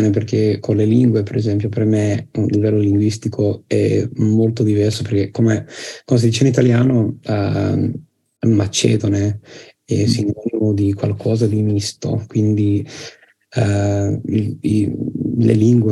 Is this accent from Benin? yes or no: no; Liverpool, North West England, United Kingdom; accent: Scouse; first language English; Italian is a second language; il mio dialetto di inglese è Scouse, è il dialetto di Liverpool, quindi questo è il primo dialetto che ho imparato da bambino, e poi ho imparato anche a parlare un inglese più standardizzato